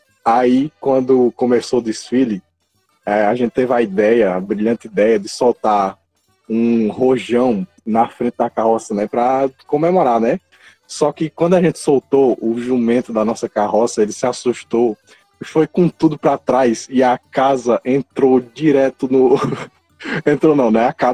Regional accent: Minador do Negrão, Alagoas, Brazil; eu sou do Minador, e basicamente Minador e Palmeiras são uma coisa só, né?

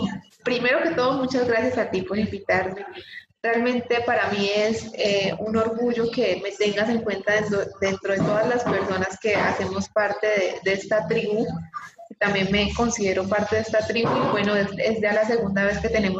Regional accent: Colombia; Bueno, yo estoy en Colombia, somos paisanas con Nancy, soy colombiana, estoy en Colombia actualmente, soy fisioterapeuta, al igual que Nel, soy mamá

